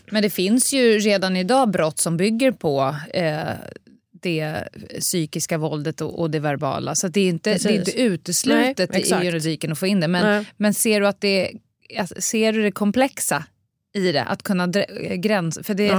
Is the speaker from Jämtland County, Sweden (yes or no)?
no; Stockholm, Stockholm County, Sweden; för jag är också uppväxt på Södermalm.